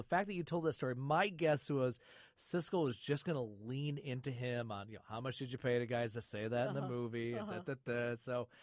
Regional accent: Flint, Michigan, United States; And I told them both I was from Flint.

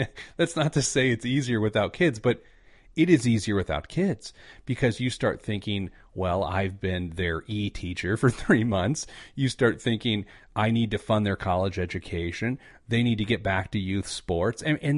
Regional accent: Midwest, United States; I'm still a Midwesterner

